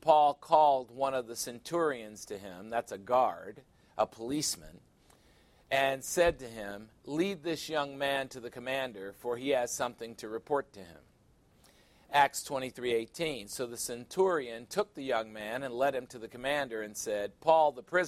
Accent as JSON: {"language": "English", "town": "Chicago", "region": "Illinois", "country": "United States", "tie": "born or raised there", "said": "I mean, I grew up in Chicago."}